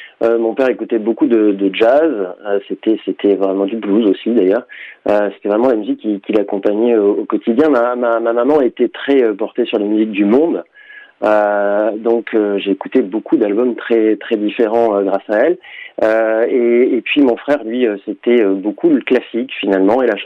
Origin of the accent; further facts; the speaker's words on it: Menton, Provence-Alpes-Côte d'Azur, France; À Menton, voilà, je suis né à la frontière italienne.